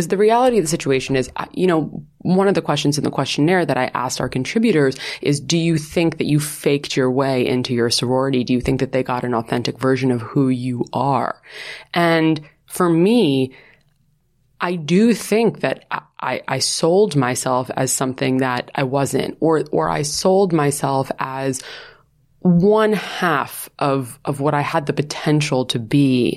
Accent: New York, United States; I'm from New York, which like no one at my school was.

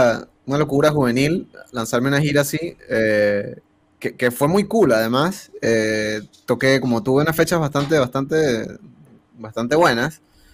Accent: San Cristóbal, Táchira, Venezuela; moved away; De San Cristóbal.

